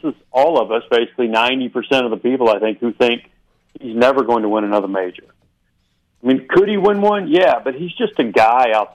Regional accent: Arkansas, United States; I'm from Arkansas. and I'm kidding. I love Arkansas

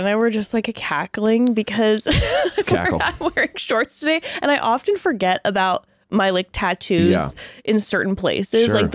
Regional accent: California, United States; Growing up in Orange County, kind of the area we were in, the fixation was so obsessed with what you look like.

